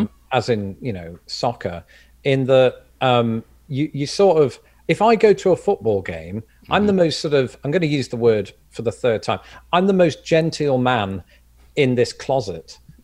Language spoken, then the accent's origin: English; England, United Kingdom; growing up in England, I've only visited Scotland once.